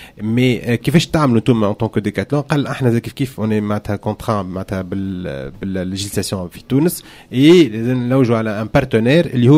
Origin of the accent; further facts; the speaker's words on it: Tunisia; Et là, chez nous, en Tunisie, il y a la fameuse carte technologique pour les startups